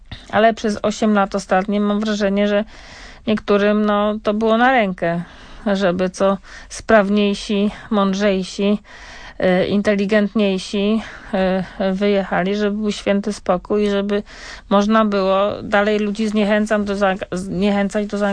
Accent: Baltic coast, Poland; akurat ja pochodzę z Wybrzeża

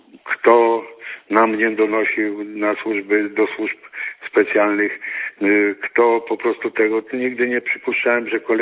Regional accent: Radom, Masovian Voivodeship, Poland; Ja jestem radomianinem od urodzenia, mam 60 lat, 61 dokładnie

